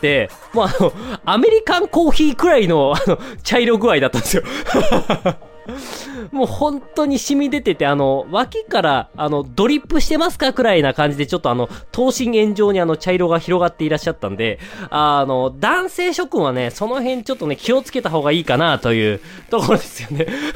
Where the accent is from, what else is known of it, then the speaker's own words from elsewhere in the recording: Hokkaido, Japan; 実家北海道なんだけど、北海道情報がね、全然わかんなくなってくるっていうね、北海道出身なんですよ